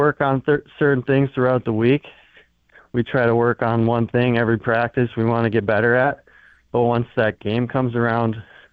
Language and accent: English; Minneapolis, Minnesota, United States; now in Fargo, United States; So I'm from Minneapolis. I grew up playing at Minneapolis Hockey Association.